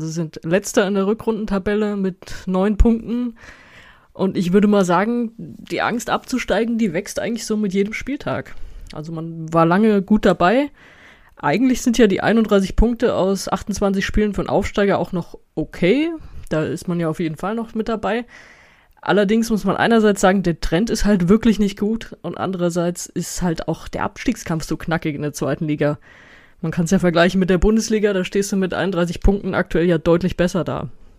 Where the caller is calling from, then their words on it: Wiesbaden, Hesse, Germany; Ja, hallo aus Wiesbaden.